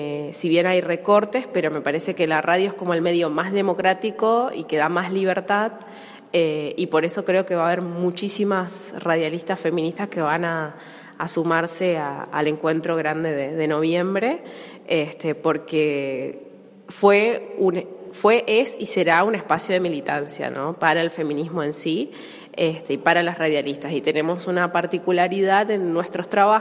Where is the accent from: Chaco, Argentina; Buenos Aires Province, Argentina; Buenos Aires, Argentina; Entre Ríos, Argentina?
Chaco, Argentina; Resistencia; soy de Resistencia Chaco.